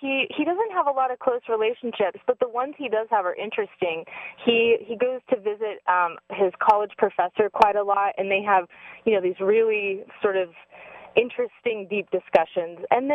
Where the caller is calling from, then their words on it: Wenatchee, Washington, United States; Wenatchee, Washington.